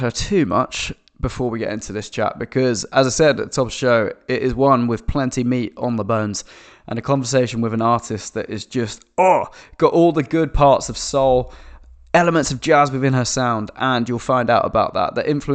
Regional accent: United Kingdom; now in Australia; I know I always get stick being a Brit in Australia

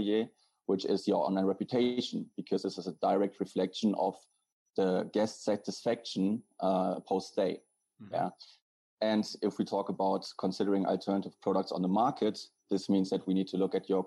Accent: Germany; English is a second language; now in Madrid, Spain; I'm originally from Germany. But I'm also living here in Spain, in Madrid.

